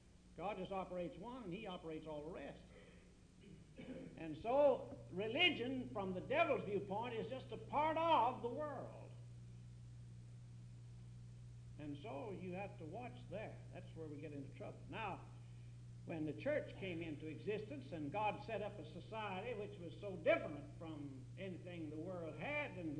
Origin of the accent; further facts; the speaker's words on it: Kentucky, United States; I told you I was from the Kentucky Mountains.